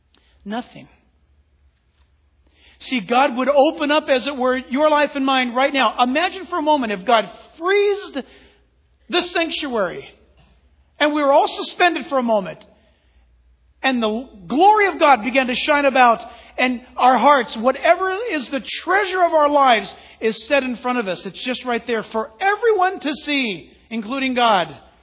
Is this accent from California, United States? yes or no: yes; California, United States; Man, I grew up in Orange County. We used to ride our bikes down through orange groves.